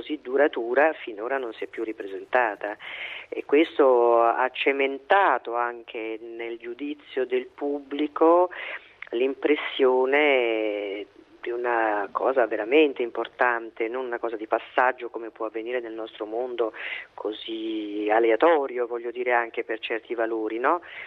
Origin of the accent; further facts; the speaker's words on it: Apulia, Italy; E il mio, che sono però pugliese Doc